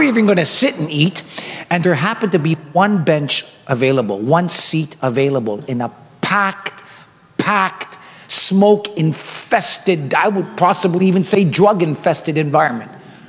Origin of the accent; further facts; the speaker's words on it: Canada; I said, well, my Dino, my dad, we're from Canada, and we're here.